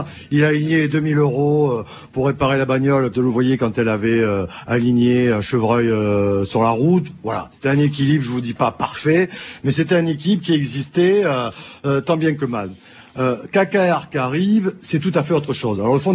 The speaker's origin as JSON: {"language": "French", "town": "Bordeaux", "region": "Nouvelle-Aquitaine", "country": "France", "tie": "born or raised there", "said": "je suis originaire de Bordeaux, et je connais un peu cette région du sud de la Gironde."}